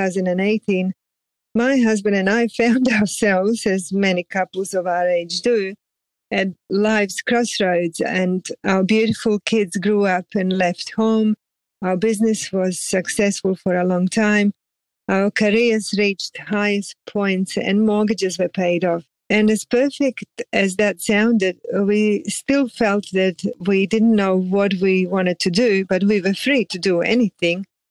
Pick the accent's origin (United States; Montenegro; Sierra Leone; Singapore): Montenegro; accent: mixed European; also born or lived in Australia; So even though I was born in Australia, I have a very mixed European accent. Growing up here in Montenegro, I had fun traveling through Europe